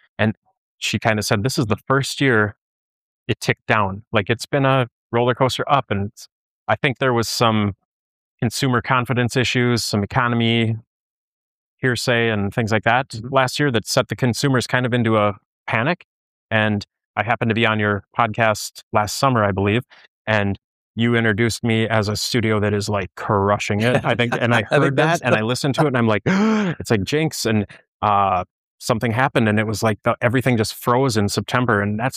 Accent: New Richmond, Wisconsin, United States; I'm from New Richmond, Wisconsin.

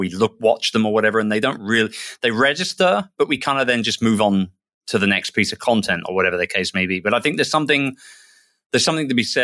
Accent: United Kingdom; now in Philippines; Maybe it's because I'm a Brit in a predominantly US dominated business in terms of the online world and stuff. Live in the Philippines.

